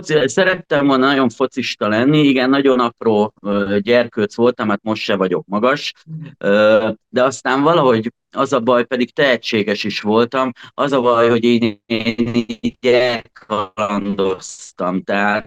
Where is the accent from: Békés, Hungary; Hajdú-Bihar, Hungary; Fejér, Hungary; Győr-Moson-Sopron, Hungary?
Fejér, Hungary; Székesfehérvár; born there; Hát én 1975. január 23-án születtem, itt Székesfehérváron. Én azt gondolom, hogy egy hamisítatlan szuper gyerekkorom volt, csodás szülőkkel, nagyszerű testvérrel